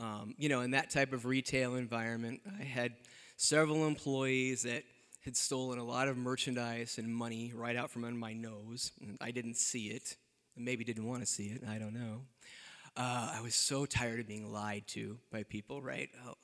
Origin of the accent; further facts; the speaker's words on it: Decatur, United States; I even came back for a time to the Blockbuster of my hometown of Decatur.